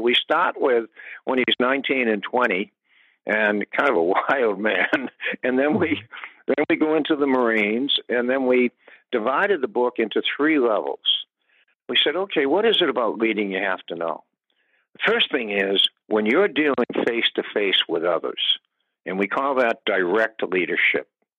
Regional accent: Boston, Massachusetts, United States; he's from Boston and I'm from Boston.

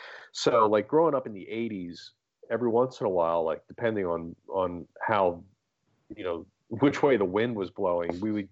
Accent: Chatham Township, New Jersey, United States; I grew up in a town in New Jersey called Chatham Township.

